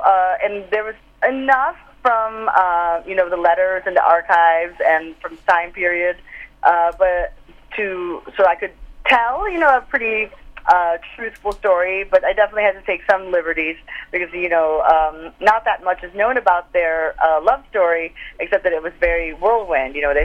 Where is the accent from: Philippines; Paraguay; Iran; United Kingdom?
Philippines; English is a second language; now in United States; I'm an immigrant. I came here, you know, my family wanted a better life. And, you know, if you had told me growing up in the Philippines